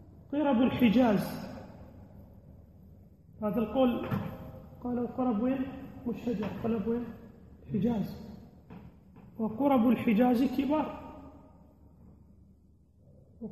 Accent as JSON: {"language": "Arabic", "region": "Upper Egypt", "country": "Egypt", "said": "حتى موجودة في مصر عندنا في الصعيد"}